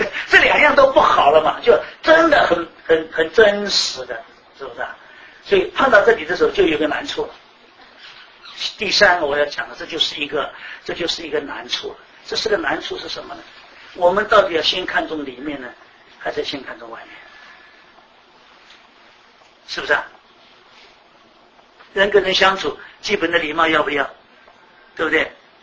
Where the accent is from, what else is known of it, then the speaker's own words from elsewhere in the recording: China; 我们中国人最熟悉的是什么？